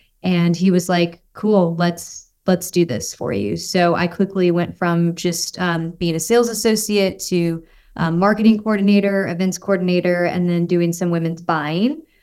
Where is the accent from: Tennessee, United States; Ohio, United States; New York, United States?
Tennessee, United States; Franklin; also born or lived in Michigan; I moved here when I was about 5 from Michigan, and I grew up in a town about 30 minutes south of Nashville called Franklin